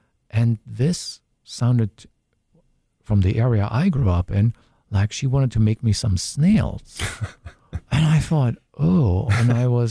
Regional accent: South Germany, Germany; The town I grew up later on in South Germany had 60,000 people.

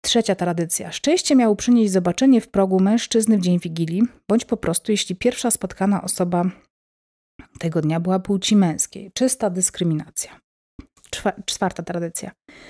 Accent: Lublin Voivodeship, Poland; pochodzę z Lubelszczyzny.

